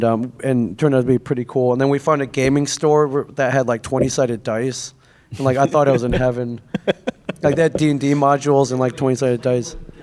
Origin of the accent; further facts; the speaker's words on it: South Bend, Indiana, United States; I grew up in South Bend, Indiana.